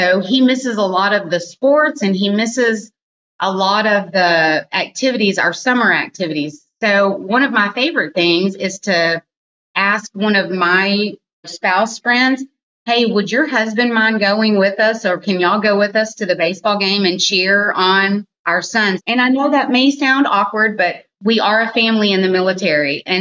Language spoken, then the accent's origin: English; Texas, United States; We will have Mexican food because I'm from Texas.